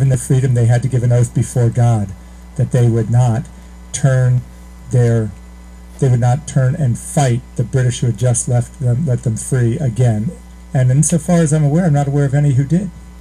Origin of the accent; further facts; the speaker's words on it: Washington, District of Columbia, United States; My hometown is Washington, D.C., is where I grew up.